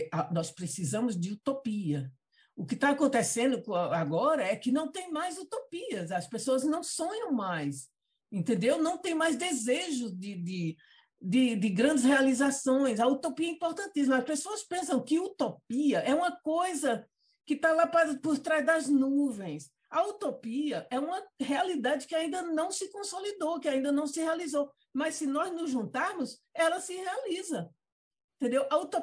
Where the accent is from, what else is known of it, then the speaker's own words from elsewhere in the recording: Sertânia, Pernambuco, Brazil; also born or lived in Betânia / Custódia; eu nasci em Betânia, depois fui com 3 anos para Custódia, e depois para Sertânia, com 7 anos, 6, 7 anos, fui para Sertânia